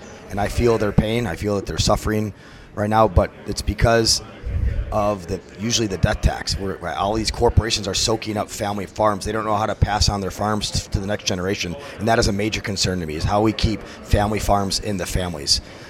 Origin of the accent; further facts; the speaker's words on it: Minnesota, United States; But I'm a Minnesotan, so I can talk to Minnesotans.